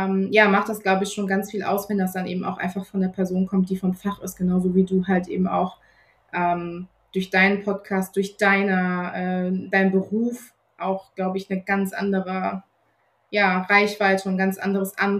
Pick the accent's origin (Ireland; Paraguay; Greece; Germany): Germany; North Rhine-Westphalia; born there; moved away as an adult; ich bin 31, komme gebürtig aus dem Ruhrgebiet und bin 2016 für meine Hebammenausbildung hier ins schöne Emsland gezogen.